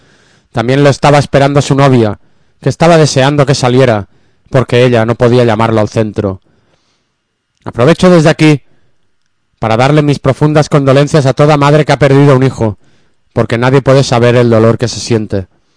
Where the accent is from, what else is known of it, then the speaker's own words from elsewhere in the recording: Puertollano, Castilla-La Mancha, Spain; Nosotros somos de Puerto Llano, Ciudad Real.